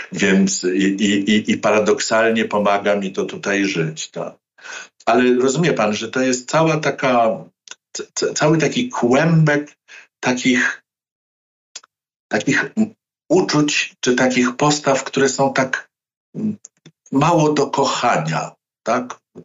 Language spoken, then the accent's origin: Polish; Russia; Polish is a second language; a w dodatku jestem Rosjaninem